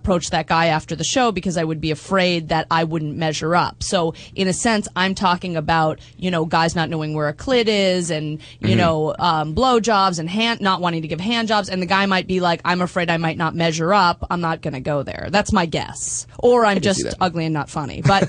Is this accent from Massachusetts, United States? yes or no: yes; Boston, Massachusetts, United States; No, I'm from Boston.